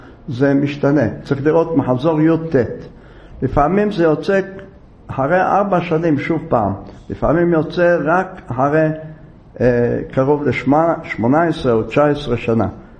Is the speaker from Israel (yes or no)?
yes; Jerusalem, Jerusalem District, Israel; למשל אנחנו ירושלמים, צריך לתת בירושלים